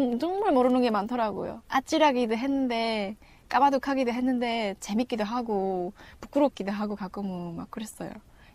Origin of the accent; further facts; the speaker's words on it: Chongjin, North Hamgyong, North Korea; now in South Korea; 고향 한경북도 청진이 고향인 청년이죠.